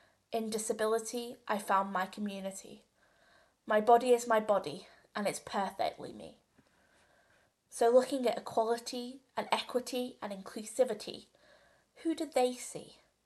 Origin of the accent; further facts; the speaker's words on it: United Kingdom; I am British, from the Isles of Albion, where the boats came from, the colonial power, the origins of the genocide, the atrocity.